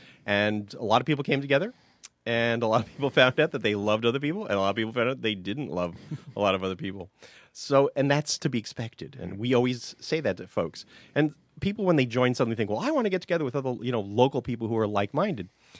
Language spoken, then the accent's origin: English; New York City, New York, United States; You know, I'm coming from New York City. You know, I'm one of those city slickers who's coming up here